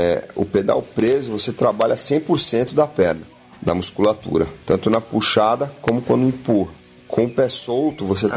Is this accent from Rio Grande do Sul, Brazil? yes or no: no; São Paulo, Brazil; Olha, eu cresci em São Paulo, vivi a maior parte do tempo em São Paulo